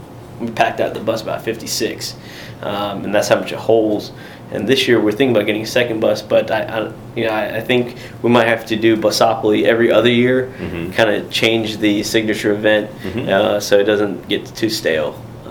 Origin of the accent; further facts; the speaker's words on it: Charlotte, North Carolina, United States; Which I'm born and raised in Charlotte. And I've been here for a very long time.